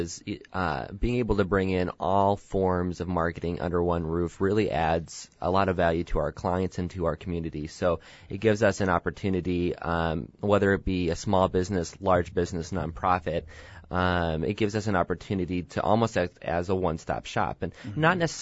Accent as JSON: {"language": "English", "town": "Oshkosh", "region": "Wisconsin", "country": "United States", "tie": "born or raised there", "said": "I'm an Oshkosh native, so born and raised in Oshkosh, Wisconsin, and I've always had a passion for advertising and marketing."}